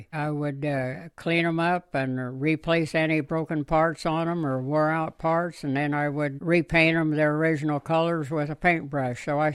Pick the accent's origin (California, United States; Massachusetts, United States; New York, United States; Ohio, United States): California, United States; Terra Bella; I grew up basically in the Tarabella-Porterville area in California.